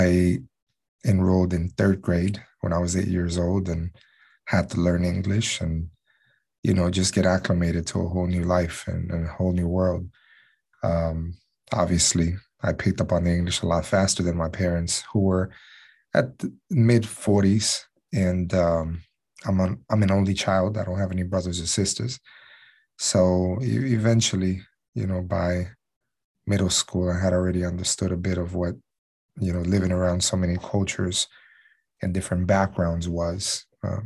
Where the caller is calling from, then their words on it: Houston, Texas, United States; I'm connecting from Houston, Texas.